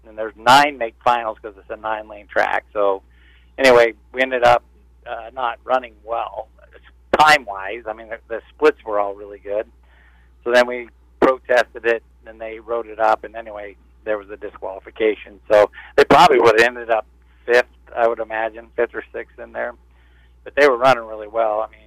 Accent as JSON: {"language": "English", "region": "Nebraska", "country": "United States", "said": "But we're from Nebraska, so we're used to that."}